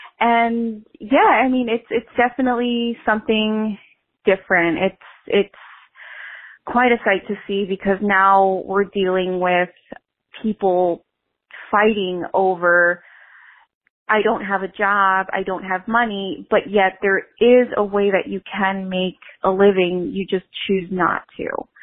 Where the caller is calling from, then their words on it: Chicago, Illinois, United States; I'm calling from Chicago regarding the new topic of the day, which is the struggles of even restarting.